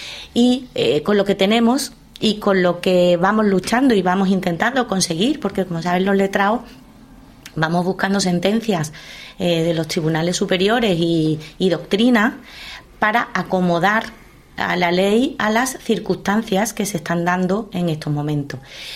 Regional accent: Huelva, Andalusia, Spain; Porque a mí sí me llegan a Huelva aquellos inmigrantes que desembarcaron en Almería, en Granada, y luego por circunstancias han acabado en mi ciudad.

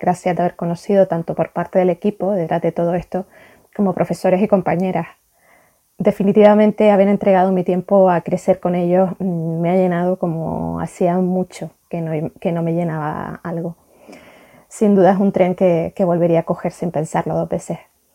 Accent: Canary Islands, Spain; now in Catalonia, Spain; soy canaria, aunque actualmente resido en Cataluña

